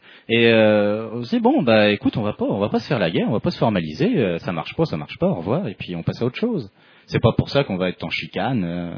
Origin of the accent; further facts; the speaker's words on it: Normandy, France; Je viens de Normandie, et dans le pays de Caux, je peux vous dire que on a des intonations. Il y a des intonations qui ressemblent pas mal à l'accent québécois d'aujourd'hui, d'ici.